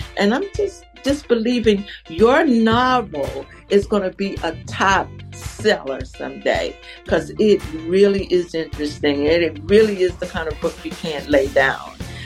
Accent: Mobile, Alabama, United States; now in Atlanta, United States; I'm from Mobile, Alabama. They didn't really have ferries there. And I live in Atlanta, so there are no ferries here.

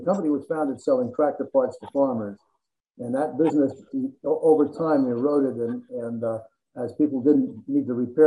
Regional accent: New Jersey, United States; Well, I grew up in New Jersey, and I've only worked for two companies in my life.

